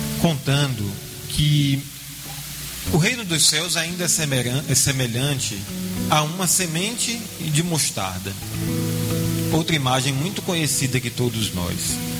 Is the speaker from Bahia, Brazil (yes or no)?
yes; São Sebastião do Passé, Bahia, Brazil; muito menor do que São Sebastião do Passé, a cidade de onde eu venho